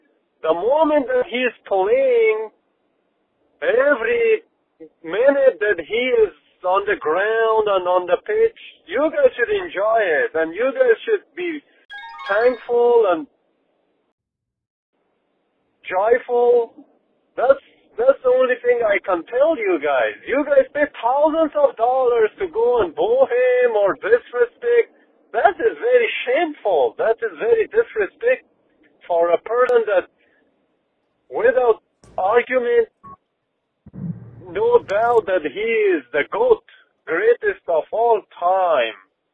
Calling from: Seattle, Washington, United States; He was playing in Seattle, so I'm calling from Seattle.

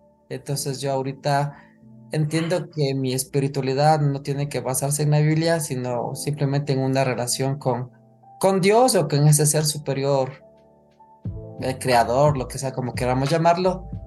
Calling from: Quito, Pichincha, Ecuador; Les saludo desde Quito, Ecuador. Tengo 39 años

